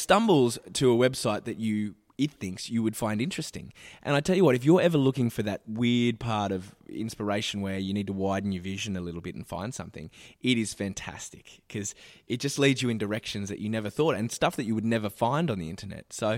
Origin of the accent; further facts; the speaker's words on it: Australia; as an Australian artist